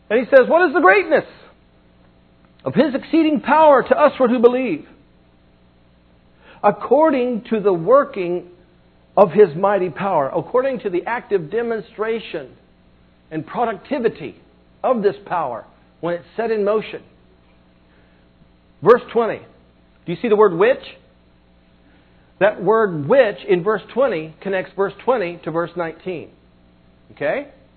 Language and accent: English; Missouri, United States; But I'm from Missouri. So show me.